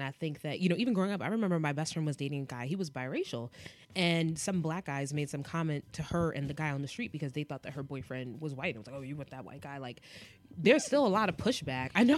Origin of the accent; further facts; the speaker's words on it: New York City, New York, United States; Growing up in New York City, you don't really see mixed race couples to the same race that you do here.